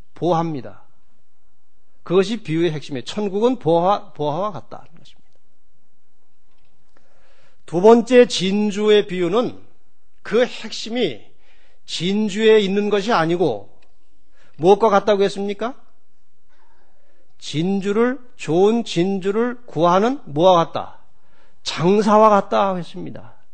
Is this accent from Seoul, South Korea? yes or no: yes; Oryu-dong, Seoul, South Korea; 저희 고향이 영등, 오리동입니다만, 오리동에서 영등포까지 계속 저를 업고